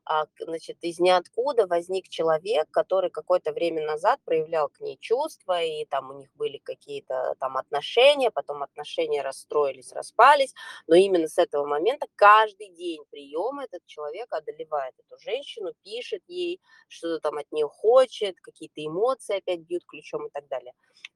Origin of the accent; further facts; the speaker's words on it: United States; now in Russia; Раньше вот я росла в Соединенных Штатах